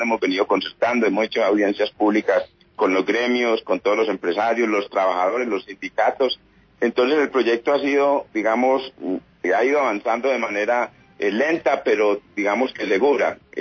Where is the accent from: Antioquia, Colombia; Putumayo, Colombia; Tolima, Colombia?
Antioquia, Colombia; Medellín; yo soy de Medellín y me toca financiar un apartamento en Medellín para vivir con mi familia y otro en Bogotá para cuando yo esté acá.